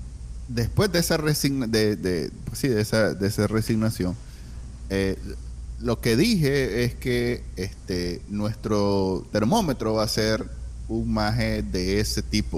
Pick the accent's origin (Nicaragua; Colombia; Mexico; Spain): Nicaragua; para nosotros que somos nica, nos encanta y queremos con todas nuestras ganas vivir ahí